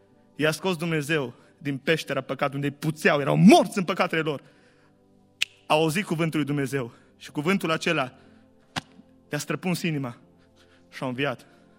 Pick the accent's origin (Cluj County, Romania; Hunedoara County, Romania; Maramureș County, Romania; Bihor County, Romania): Bihor County, Romania; Ștei; eu sunt din Ștei.